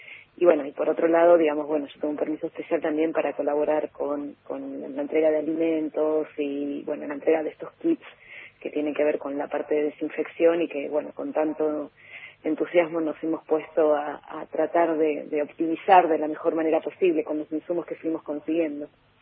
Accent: Buenos Aires, Argentina; born there; now in Bariloche, Argentina; yo nací en Buenos Aires, como muchos y muchas por acá, pero hace 27 años que estoy por acá, con algunos años en el exterior, en el medio, pero sí, con muchísimos años acá en la ciudad.

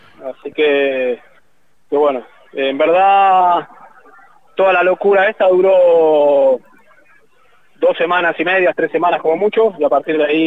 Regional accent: Zapala, Neuquén, Argentina; moved away as an adult; soy del año 77. Me fui, creo que en el 95. En el 96 me fui de Zapala. En el 95 terminé la escuela secundaria en el CP número 3.

